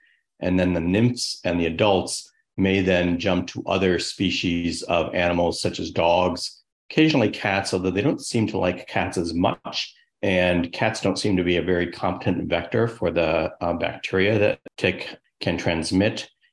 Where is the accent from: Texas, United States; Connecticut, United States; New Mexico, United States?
Connecticut, United States; I had the privilege of growing up in Connecticut, the home of Lyme disease, or where it was first described. I'm a New Englander by birth and residence now.